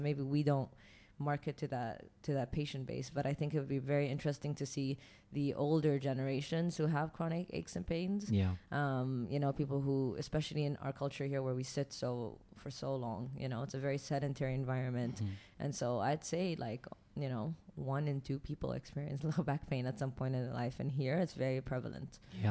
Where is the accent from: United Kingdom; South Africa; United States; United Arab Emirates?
United Arab Emirates; Abu Dhabi; also born or lived in Canada; I grew up in Abu Dhabi and there were no chiropractors when I was growing up. So I was actually subjected to it when I lived in Canada for a short period of time.